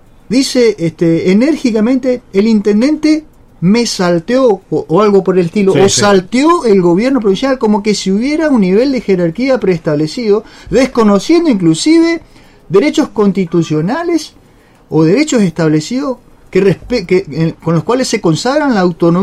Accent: Corrientes, Argentina; No, señor, nosotros somos correntinos.

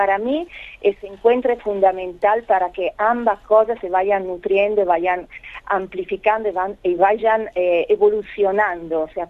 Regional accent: Milan, Lombardy, Italy; born there; Spanish is a second language; Sí, Hugo, yo soy italiana. Bueno, nací en Milano

